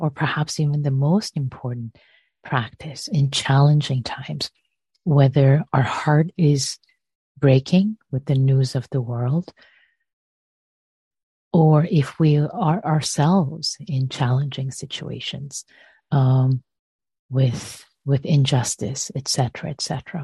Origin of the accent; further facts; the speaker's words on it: Iran; as many of you know, I am Iranian. I was born in Iran, and there are very challenging times right now in my country of birth.